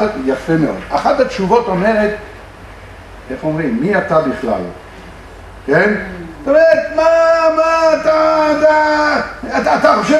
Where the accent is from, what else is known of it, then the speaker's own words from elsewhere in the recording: France; now in Israel; אני כצרפתי במקום יודע מה זה יין